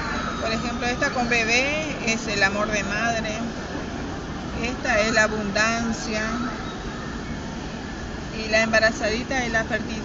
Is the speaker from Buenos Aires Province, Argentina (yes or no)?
no; Resistencia, Chaco, Argentina; soy de Resistencia Chaco, soy de la etnia Kom, Toba.